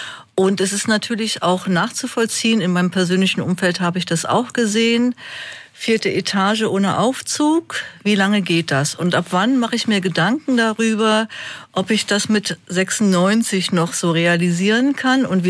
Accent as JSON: {"language": "German", "region": "Berlin", "country": "Germany"}